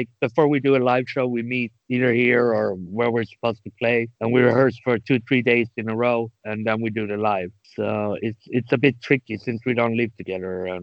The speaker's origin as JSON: {"language": "English", "country": "Sweden", "said": "We grew up with metal, all three of us, since I'm from Sweden"}